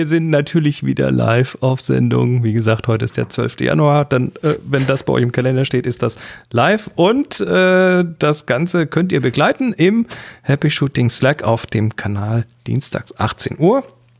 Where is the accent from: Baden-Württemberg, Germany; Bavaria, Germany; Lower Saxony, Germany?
Baden-Württemberg, Germany; Horb; in Horb, wo ich herkomme